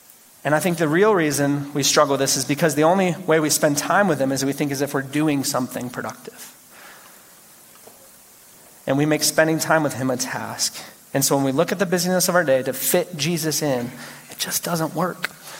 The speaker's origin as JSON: {"language": "English", "region": "Michigan", "country": "United States", "tie": "born or raised there", "lives_now": "Colorado, United States", "said": "I grew up in Michigan, so our orchards were way better than out here. Colorado is terrible with apples."}